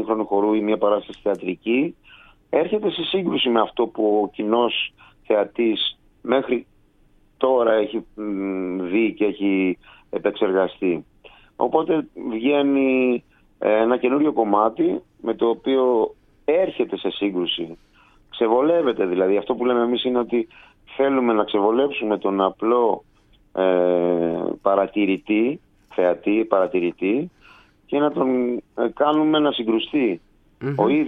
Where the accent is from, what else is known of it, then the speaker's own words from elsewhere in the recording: Greece; και εμείς οι υπόλοιποι είμαστε από την Ελλάδα.